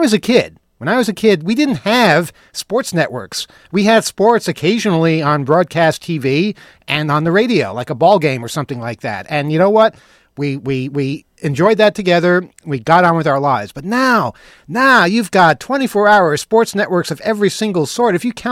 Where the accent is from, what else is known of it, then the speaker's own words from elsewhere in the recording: New York, United States; And, yeah, I'm from New York, so I should like them.